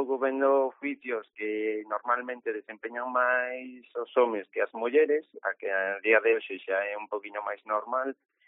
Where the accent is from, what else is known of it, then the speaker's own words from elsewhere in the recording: Cambados, Galicia, Spain; eu partía sempre dende Cambados, que é o meu pobo